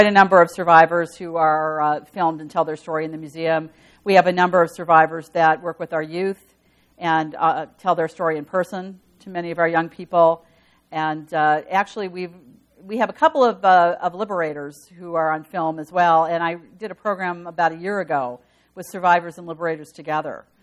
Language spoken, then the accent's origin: English; Poland; English is a second language; now in United States; my experience as a child in my hometown in Poland